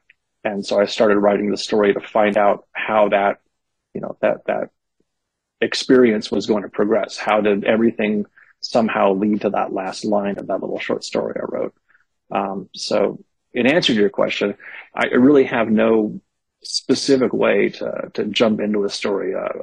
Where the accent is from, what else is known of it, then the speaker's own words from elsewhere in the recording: Berkeley, California, United States; I was growing up in Berkeley in the 70s and 80s